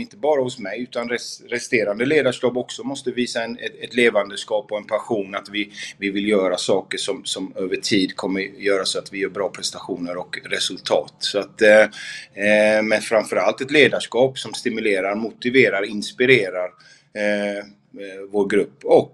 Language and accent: Swedish; Gothenburg, Västra Götaland County, Sweden; har jag ju inte bott hemma i Göteborg på otroligt länge. Men innan jag lämnade så bodde jag runt Haga och Linné, och det är ju ett favoritområde för mig.